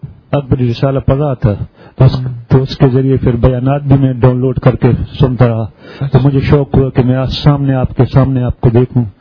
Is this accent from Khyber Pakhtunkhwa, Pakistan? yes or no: yes; Kohat, Khyber Pakhtunkhwa, Pakistan; جی میں کوہاٹ سے آیا ہوں